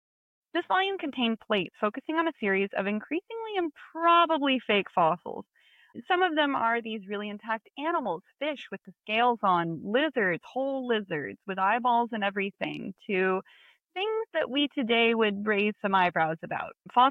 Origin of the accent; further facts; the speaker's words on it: the South, United States; So I come from the South.